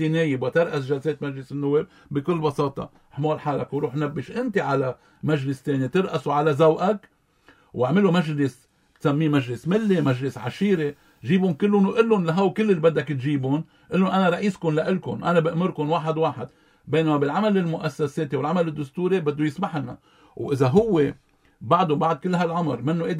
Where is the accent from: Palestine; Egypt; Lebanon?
Lebanon; نحن كلبنانيين خاضعين للدولة حتى لو أخطأت